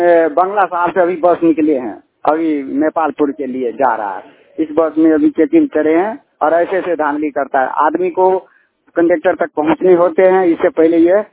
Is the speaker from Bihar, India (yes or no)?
yes; Bihar, India; ग्राम पटवेली भाया निमली, थाना मुरौना, जिला सुपौल के रहने वाला हूँ।